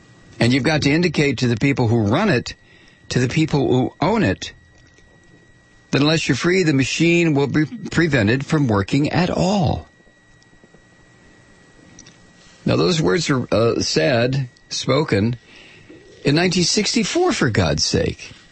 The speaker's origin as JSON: {"language": "English", "town": "Toledo", "region": "Ohio", "country": "United States", "tie": "born or raised there", "said": "Well, I grew up in Toledo, Ohio"}